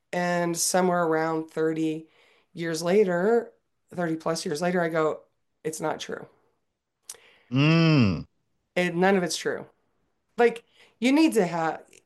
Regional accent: Tucson, Arizona, United States; All right, I am from Tucson, Arizona

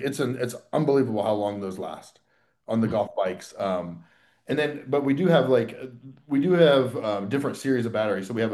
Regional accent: Monticello, Indiana, United States; I was born and raised in Monticello, Indiana

